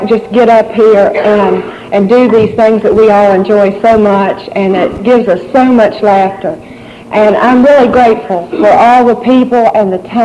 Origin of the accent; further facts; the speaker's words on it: Covington, Virginia, United States; also born or lived in Roanoke; I was born and raised in Covington, Virginia. There's a big West Vaco there. Y'all probably know what I'm talking about. And I lived there until we moved to Roanoke.